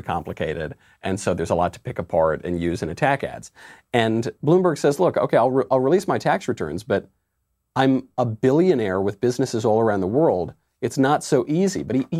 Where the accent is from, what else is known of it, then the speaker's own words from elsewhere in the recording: New York, United States; I got a kick out of it as a New Yorker, but wasn't very effective.